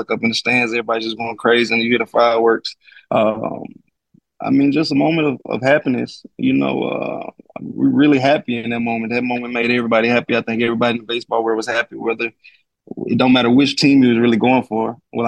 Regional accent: Alabama, United States; I mean, I'm from Alabama. It's a small community.

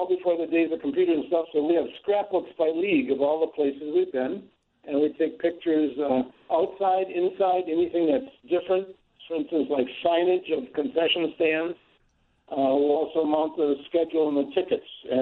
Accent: Milwaukee, Wisconsin, United States; now in Illinois, United States; I grew up in Milwaukee, went to school, graduated college there, and taught in the Milwaukee public school system for 5 years

